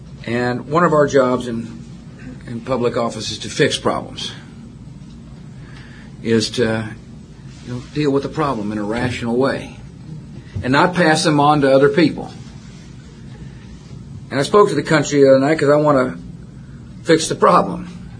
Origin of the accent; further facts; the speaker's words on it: Texas, United States; Remember, I was raised in West Texas.